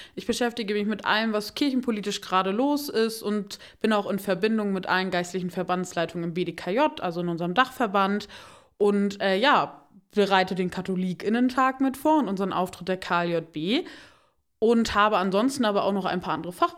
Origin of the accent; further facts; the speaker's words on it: Werpeloh, Lower Saxony, Germany; bei mir in meinem Heimatort Werpelow